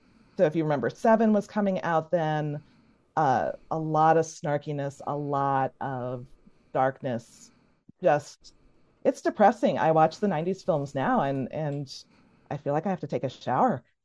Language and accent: English; Midwest, United States; I mean, I grew up in the Midwest. I'm very Midwestern.